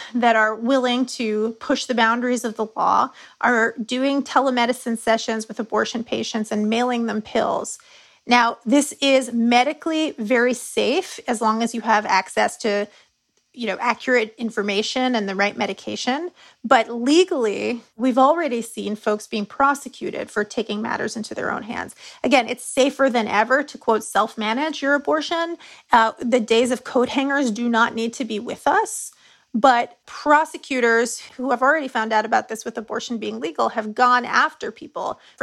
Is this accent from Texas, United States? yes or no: yes; Texas, United States; As a Texan, if you could get an abortion fund to help you get on a plane, mm. that might end up being your best bet.